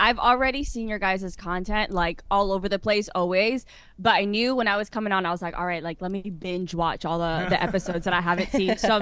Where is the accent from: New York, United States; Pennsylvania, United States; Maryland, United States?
Maryland, United States; I was born and raised in Maryland. And so I've been in this area my entire life.